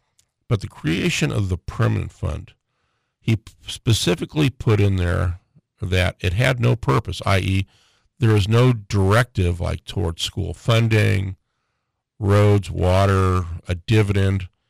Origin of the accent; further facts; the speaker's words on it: Fairbanks, Alaska, United States; And so that's how I grew up here in Fairbanks.